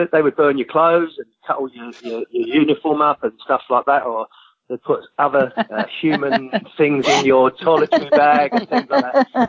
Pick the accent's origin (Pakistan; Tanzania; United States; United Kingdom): United Kingdom; Stoke Newington, London; born there; As you said earlier, I was born in Stoke Newington, only about a mile away from the ground.